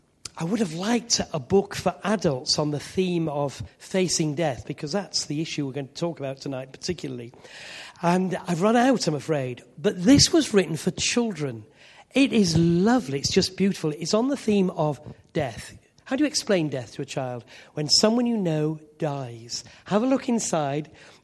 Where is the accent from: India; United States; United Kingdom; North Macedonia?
United Kingdom; Yorkshire and the Humber; I am a Yorkshireman, in case you didn't realise